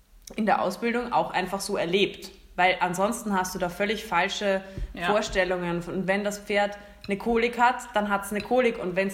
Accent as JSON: {"language": "German", "region": "Vienna", "country": "Austria", "said": "ich meine, ich komme aus Wien"}